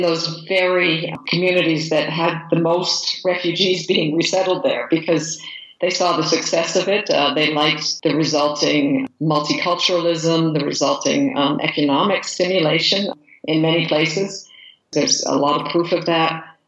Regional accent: United States; You know, I'm always so encouraged when I go back home. I'm American

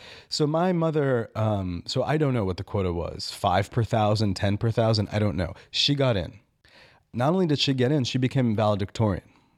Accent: Minsk, Belarus; English is a second language; I'm from Minsk, the capital of Belarus

